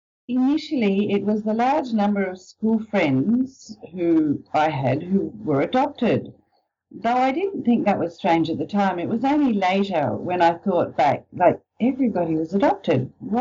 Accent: Australia; the time and place where I grew up in Australia.

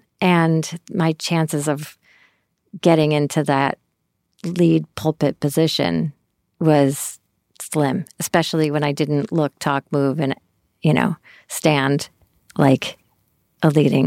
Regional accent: Syracuse, New York, United States; I grew up in Syracuse, New York.

